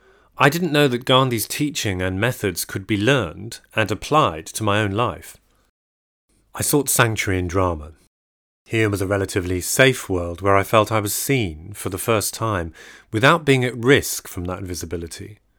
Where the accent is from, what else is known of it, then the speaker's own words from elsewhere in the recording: London, United Kingdom; My parents are both from Chennai and moved to England in the early 60s. I was born in 1968 in South London and grew up in a very humble, unartsy family setting.